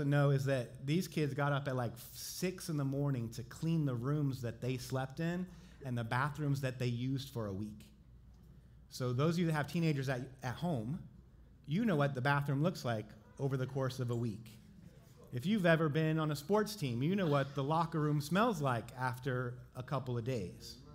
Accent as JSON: {"language": "English", "region": "Ohio", "country": "United States", "said": "Well, while I am from Ohio and came here with my wife and daughter"}